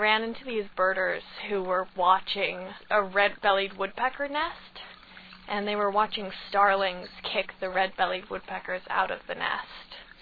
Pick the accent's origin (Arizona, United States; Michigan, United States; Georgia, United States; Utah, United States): Utah, United States; now in New York City, United States; I grew up in Utah, so my parents showed me moose and bears and wolves, and I absolutely loved that. And then we moved to New York City